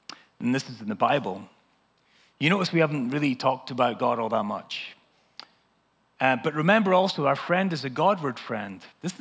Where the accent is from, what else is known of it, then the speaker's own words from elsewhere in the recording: United Kingdom; I realized this growing up in Britain